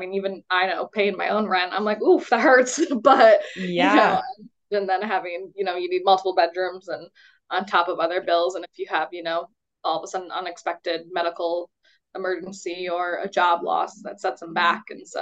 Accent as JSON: {"language": "English", "town": "Saratoga", "country": "United States", "tie": "born or raised there", "said": "I grew up in Saratoga. I've lived here all my past 28 years."}